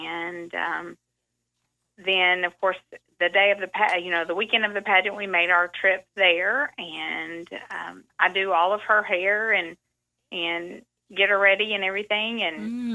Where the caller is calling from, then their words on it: Maynard, Arkansas, United States; Well, I'm calling from Maynard, Arkansas.